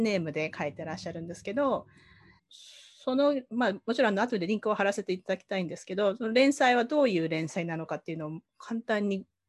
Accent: Sasebo, Nagasaki, Japan; 私もあの長崎の佐世保出身の本当に田舎の人間なので、

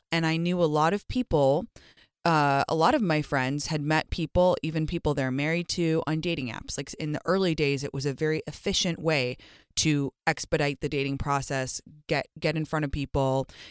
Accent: London, United Kingdom; Growing up in London, we went a lot because you

